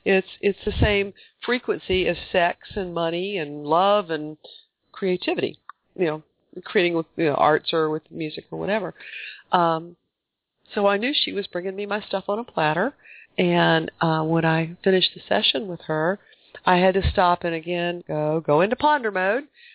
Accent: Deep South, United States; Just understand that I was born and raised in the Deep South, which was, up to when I was in high school, extremely segregated.

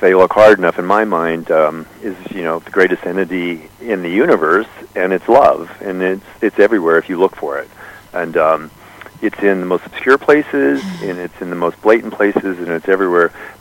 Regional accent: Iowa, United States; I'm actually from Iowa.

